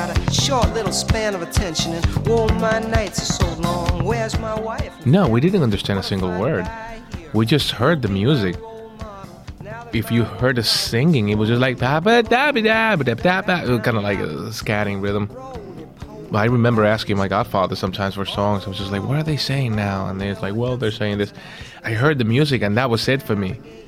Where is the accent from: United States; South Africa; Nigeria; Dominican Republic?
Dominican Republic; I grew up in the Dominican Republic, the half island, as I like to call it, because it's shared with Haiti.